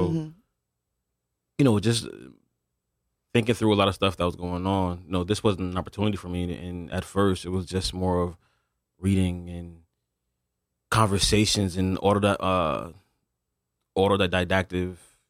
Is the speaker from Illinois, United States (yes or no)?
no; New Haven, Connecticut, United States; I'm from the Kensington Square neighborhood.